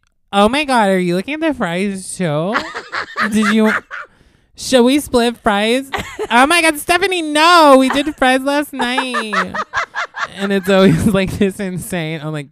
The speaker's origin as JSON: {"language": "English", "region": "New York", "country": "United States", "tie": "born or raised there", "said": "I grew up outside of Albany and I went to college in Oneonta."}